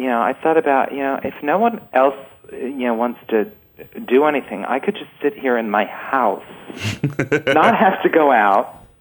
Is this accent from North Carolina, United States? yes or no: no; New York City, New York, United States; You know, I grew up in the Bronx, and we used the word retarded a lot